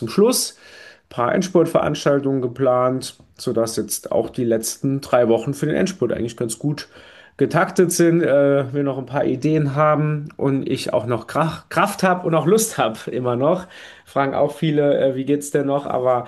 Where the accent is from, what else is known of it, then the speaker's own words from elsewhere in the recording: Nonnweiler, Saarland, Germany; Ja, es ist meine Heimatgemeinde und da gibt es eigentlich fast keine größere Ehre, als hier als Bürgermeister vorzustehen.